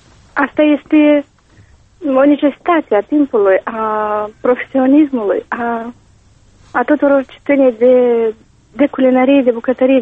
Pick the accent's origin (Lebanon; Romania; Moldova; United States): Moldova